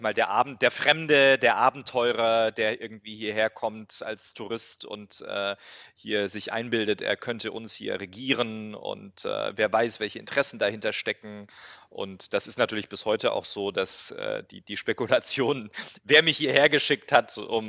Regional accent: Baden-Württemberg, Germany; ja, ich bin im Schwarzwald aufgewachsen, in einem kleinen Dorf und wo alles recht homogen und überschaubar war und auch immer noch ist.

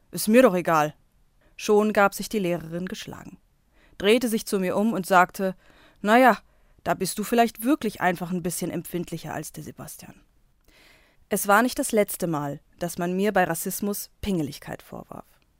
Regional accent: Biebergemünd, Hesse, Germany; Ich bin in den 90ern in Biebergemünd Kassel aufgewachsen, dem 2500-Seelenort

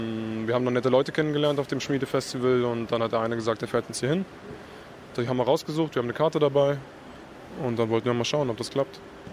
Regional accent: Kassel, Hesse, Germany; Wir kommen aus Kassel und wollen jetzt nach Italien.

